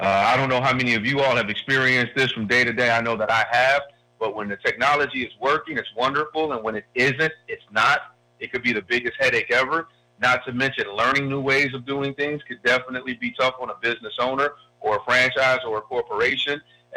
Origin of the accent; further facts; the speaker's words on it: Detroit, Michigan, United States; I'm from Detroit originally, and so the big three, Chrysler, General Motors, you know, those were jobs